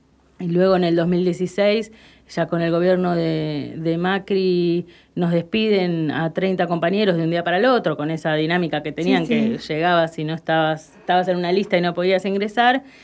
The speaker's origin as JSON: {"language": "Spanish", "region": "Santa Fe", "country": "Argentina", "tie": "born there", "lives_now": "Wilde, Argentina", "said": "nací en Santa Fe, pero vivo en Wilde."}